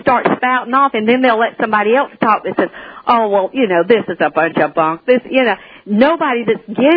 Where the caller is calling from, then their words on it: South Carolina, United States; Hi, South Carolina shortwave.